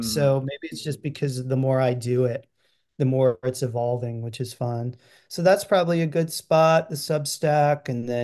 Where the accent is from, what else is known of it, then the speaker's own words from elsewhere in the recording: Pittsburgh, Pennsylvania, United States; also born or lived in Atlanta / New York / Montreal / Los Angeles; I grew up in Pittsburgh. I lived in Atlanta, New York, Montreal, and spent 12 years in LA and Southern California before I moved here.